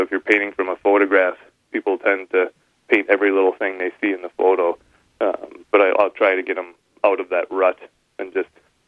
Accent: Minnesota, United States; also born or lived in Wisconsin; I love painting in the Midwest. I grew up here in Minnesota, Wisconsin.

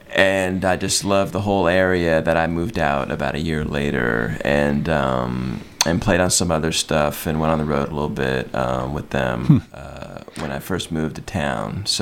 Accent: California, United States; I'm from California originally, and when I was living out there, I think it was around 1990

